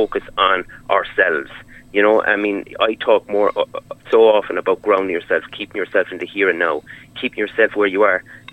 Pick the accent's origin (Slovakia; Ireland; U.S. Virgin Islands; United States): Ireland; Carrigtwohill, Munster; You know, I'm from Carrigtwohill. There's no pubs at all open at the moment